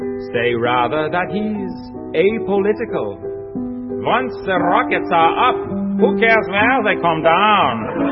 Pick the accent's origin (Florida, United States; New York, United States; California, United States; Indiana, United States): Florida, United States; I'm from Florida